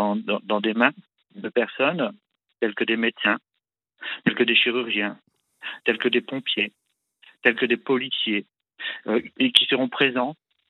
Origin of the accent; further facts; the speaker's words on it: Lille, Hauts-de-France, France; Lille, près de Lille.